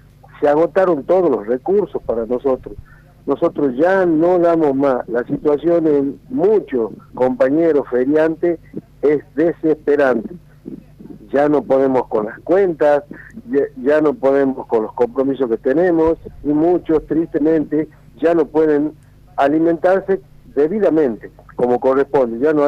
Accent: Famaillá, Tucumán, Argentina; en este caso de Famayá, yo soy de Famayá

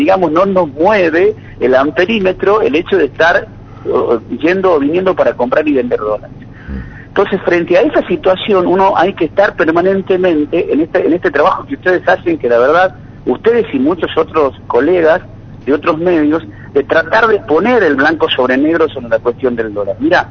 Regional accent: Argentina

